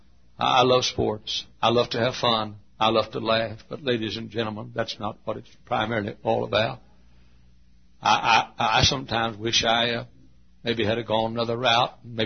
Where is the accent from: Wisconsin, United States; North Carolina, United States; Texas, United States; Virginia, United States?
Texas, United States; Dallas; maybe run for office there in my hometown of Dallas.